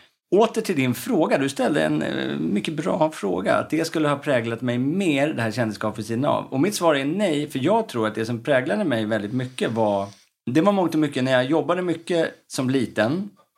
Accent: Stockholm, Stockholm County, Sweden; så att uppväxten i Örnsberg, där jag växte upp, skulle vara så normal som möjligt ändå

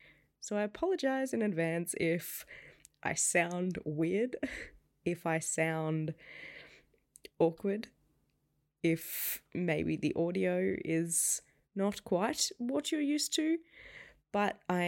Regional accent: Australia; It's something that, as an Australian, or as I guess not American, I knew little to nothing about

